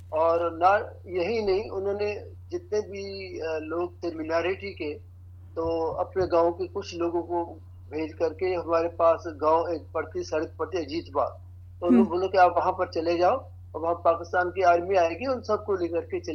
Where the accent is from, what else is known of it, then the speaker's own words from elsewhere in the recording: Moga, Punjab, India; हाँ, उस टाइम में मेरी आयु लगभग 6 वर्ष की थी और हम लोग गांव में रहते थे। मेरा गांव है मोगा, मोगा डिस्ट्रिक्ट आजकल पड़ता है